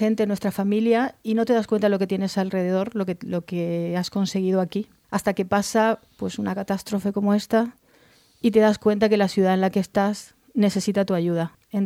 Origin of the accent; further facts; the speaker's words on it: Argentina; now in Valencia, Spain; Yo soy argentina, llevo 25 años en España, en Valencia